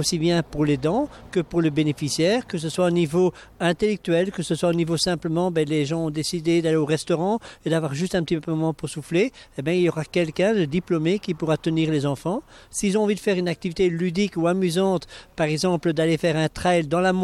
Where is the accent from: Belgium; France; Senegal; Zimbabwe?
Belgium; avec mon accent, vous avez reconnu que je viens un peu de Belgique.